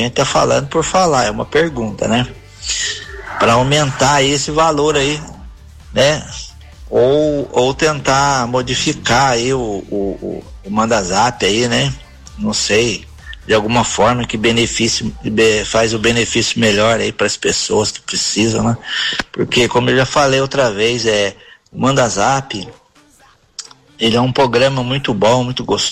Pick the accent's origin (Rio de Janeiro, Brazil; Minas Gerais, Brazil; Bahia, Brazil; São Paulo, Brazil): Minas Gerais, Brazil; Itajubá; sou de Itajubá.